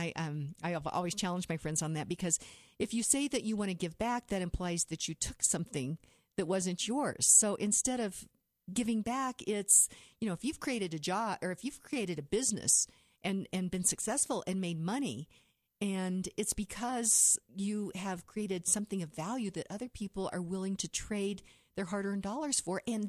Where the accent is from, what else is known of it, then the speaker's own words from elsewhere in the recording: Kansas, United States; I grew up in Western Kansas, farming community, where you worked as a hobby.